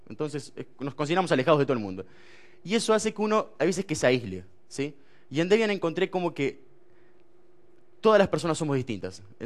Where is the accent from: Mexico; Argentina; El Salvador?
Argentina; Vengo de Argentina, ¿no? Que alguien no coma carne en Argentina es poco.